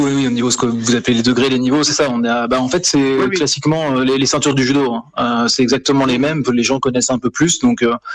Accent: Île-de-France, France; comme on est de l'Île-de-France

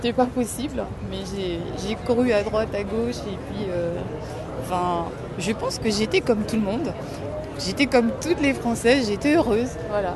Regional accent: Guadeloupe; De plus, moi, je suis guadeloupéenne.

